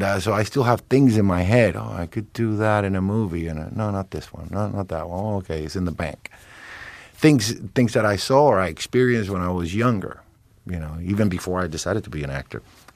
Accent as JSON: {"language": "English", "country": "Puerto Rico", "tie": "born or raised there", "said": "growing up in Puerto Rico, I grew up around a time that it was really interesting because it was the early 70s"}